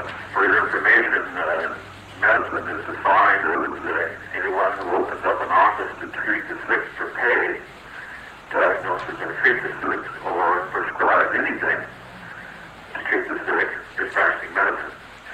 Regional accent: Anchorage, Alaska, United States; I am a lifelong resident in Alaska. I was born here in Anchorage

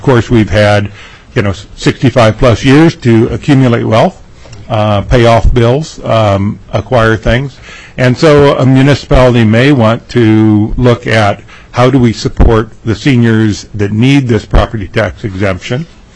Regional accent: Alaska, United States; I'm from the Kenai Peninsula Borough.

